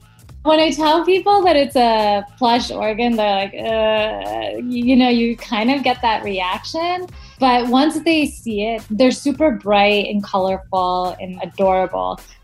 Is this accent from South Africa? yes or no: no; Madison, Wisconsin, United States; I'm from Madison, Wisconsin, in the U.S.